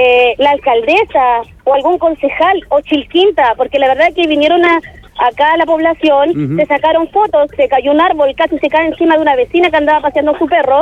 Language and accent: Spanish; Quilpué, Valparaíso, Chile